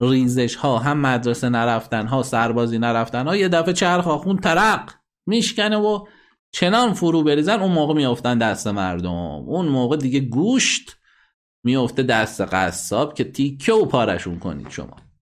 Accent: Neyshabur, Razavi Khorasan, Iran; اهل نیشابورم، ولی اینجا حرکتی انجام نشده

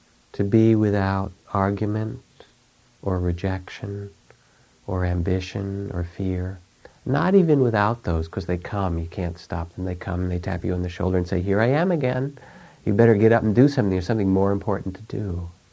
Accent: Massachusetts, United States; There were the blue laws where I grew up in Massachusetts.

